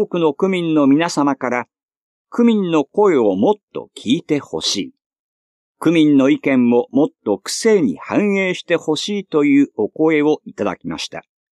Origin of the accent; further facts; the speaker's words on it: Nerima, Tokyo, Japan; 私は練馬で生まれ育ちました。